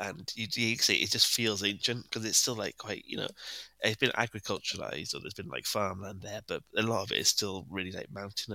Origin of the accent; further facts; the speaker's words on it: Wales, United Kingdom; So I'm Welsh rugby is so pinnacle to Welsh identity, though, so I think people would be fucking fuming if we don't put that through.